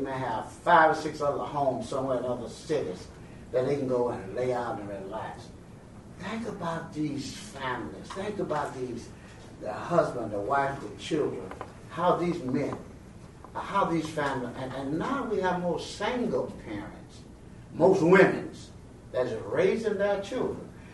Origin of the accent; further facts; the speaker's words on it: the South, United States; And seeing things from the South, I'm from the South, I'm from a family of 25 brothers and sisters